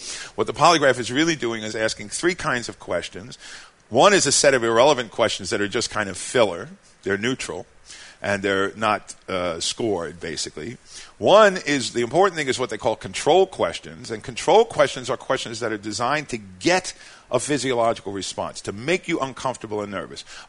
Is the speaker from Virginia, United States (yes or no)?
no; Brooklyn, New York, United States; born there; But, you know, I was born in Brooklyn.